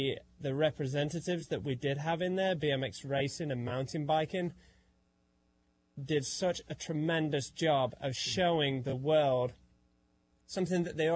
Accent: England, United Kingdom; Being at the Olympics in my home country was pretty phenomenal.

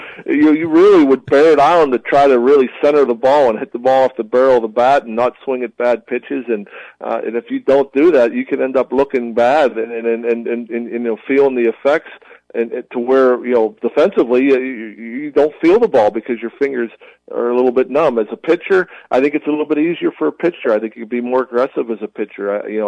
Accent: Pittsburgh, Pennsylvania, United States; Myself, growing up in Pittsburgh, I was playing in the cold water.

